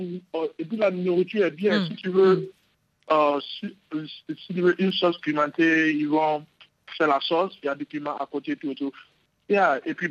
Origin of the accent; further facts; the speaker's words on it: Liberia; Je suis d'origine du Libéria, donc je parle français.